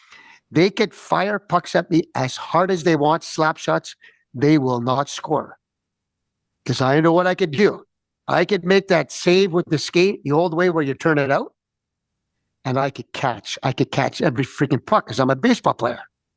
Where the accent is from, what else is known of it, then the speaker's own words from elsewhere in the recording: Canada; I could have played in Calgary at the freaking Olympics in my home country.